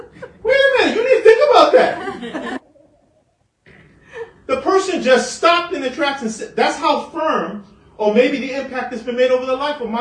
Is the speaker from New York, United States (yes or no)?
yes; New York, United States; I grew up in the South Bronx, 183rd Street, South Boulevard, Freeman Street, West Palm Street.